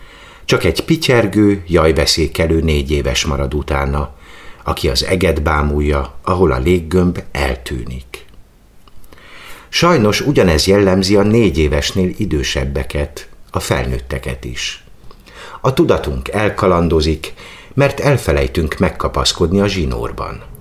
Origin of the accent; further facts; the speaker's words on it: Canada; Már rengeteg ilyen patakon átkelt korábban, ahogyan én is, mivel kanadai vagyok.